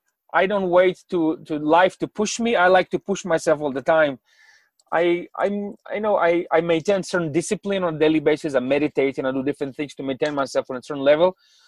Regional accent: Israel; because I'm from Israel and I was in a military career. In my early 20s, I was an officer serving in the Gaza Strip.

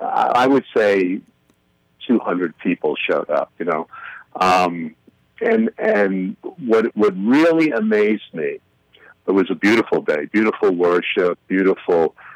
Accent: Fairmont, West Virginia, United States; And here in West Virginia, I'm from Fairmont, West Virginia.

